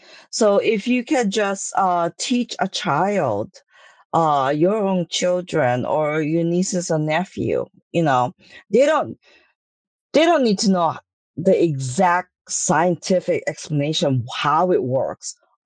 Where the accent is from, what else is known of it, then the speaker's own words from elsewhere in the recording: Hawaii, United States; I did that when I was growing up in Hawaii.